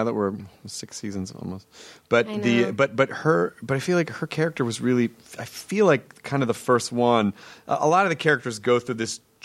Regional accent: the South, United States; You know, like I grew up in the South.

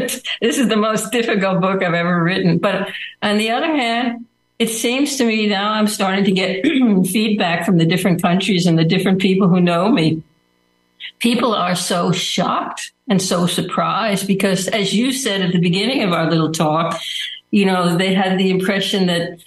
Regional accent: United States; I grew up in America. I'm American born.

